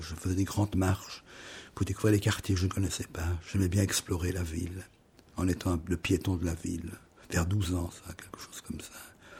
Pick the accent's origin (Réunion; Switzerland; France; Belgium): Belgium; Etterbeek, Brussels-Capital Region; Je suis bruxellois, oui, je suis né à une commune de Bruxelles, Etterbeek, à Bruxelles, en 1939.